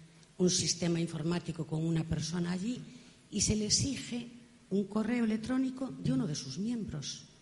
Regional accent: Pontevedra, Galicia, Spain; Yo soy de Pontevedra.

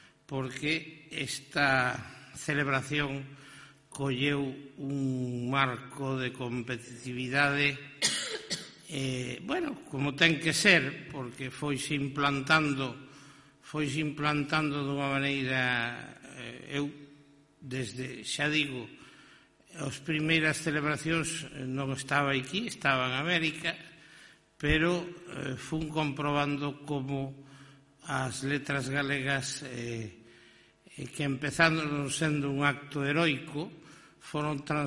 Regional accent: Buenos Aires, Argentina; moved away; Eu, recén chegado da miña cidade natal, que é Buenos Aires

